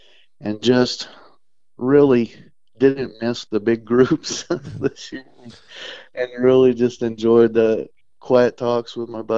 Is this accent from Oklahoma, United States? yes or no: yes; Guymon, Oklahoma, United States; But yeah, so I grew up out in the Hooker, Guymon area, if you know where that's at.